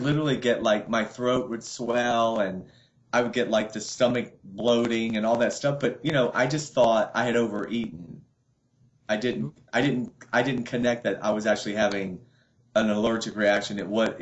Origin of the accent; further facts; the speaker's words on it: the South, United States; I'm from the South, so my weakness is everything's fried.